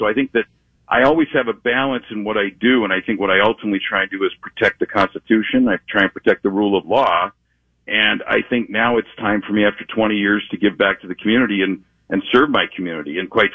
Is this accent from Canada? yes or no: yes; Canada; moved away as an adult; now in Washington County, United States; I was born and raised in Canada, so I'm a Canadian. I immigrated to this country. I came to Wisconsin in 1999 to attend Marquette Law School. I now reside in Washington County. My wife and I have lived there for the last 2 years